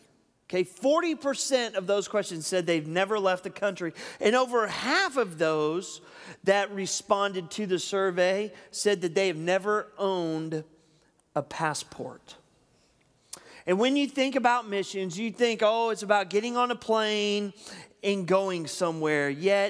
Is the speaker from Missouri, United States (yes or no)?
no; Texas, United States; All right, we're from Texas, okay? We teach our kids to say yes, ma'am, and no, sir, okay?